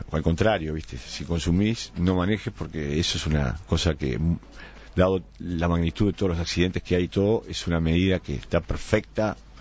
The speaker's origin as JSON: {"language": "Spanish", "region": "Montevideo", "country": "Uruguay", "tie": "born or raised there", "also_born_or_lived": "Punta del Este", "said": "pues yo prácticamente nací en Punta del Este, entre Punta del Este y Montevideo, porque mis padres, bueno, tenían una residencia en el country"}